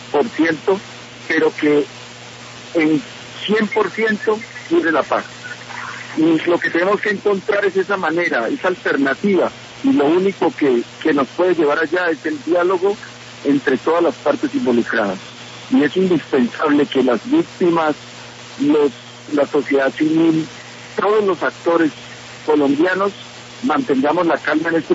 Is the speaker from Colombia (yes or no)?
yes; Colombia; este traspiés vamos a superarlo como colombianos y vamos a salir adelante.